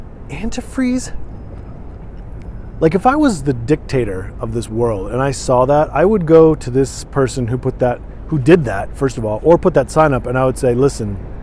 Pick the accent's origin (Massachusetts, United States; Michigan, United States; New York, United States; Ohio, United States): Michigan, United States; let's say I had never left my hometown in Michigan, where I grew up.